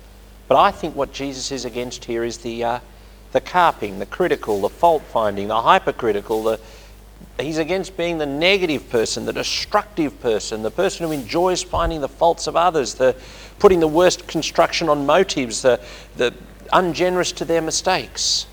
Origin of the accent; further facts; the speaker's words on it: West Pennant Hills, New South Wales, Australia; I grew up living in West Pennant Hills, on Pennant Hills Road